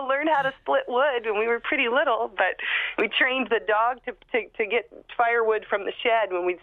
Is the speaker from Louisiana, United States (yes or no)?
no; Alaska, United States; now in Los Angeles, United States; I'm originally from Alaska. I've moved around a bit, but originally from Alaska.